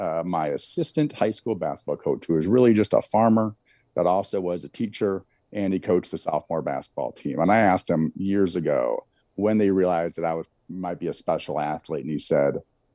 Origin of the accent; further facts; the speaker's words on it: Iowa, United States; And I probably one of the better players in Eastern Iowa, or maybe Iowa, when I was 10, 11, 12, 13.